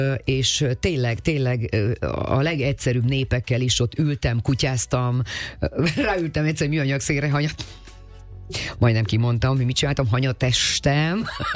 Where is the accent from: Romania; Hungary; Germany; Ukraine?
Romania; Transylvania; voltam kétszer otthon Erdélyben, Marosvásárhelyen, Sepsiszentgyörgyön